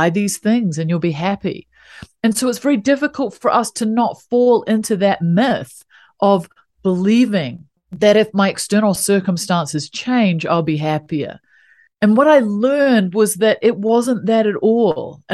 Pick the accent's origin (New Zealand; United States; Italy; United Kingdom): New Zealand; You can probably tell by my unique little accent that I come from the bottom of the world, a little country called New Zealand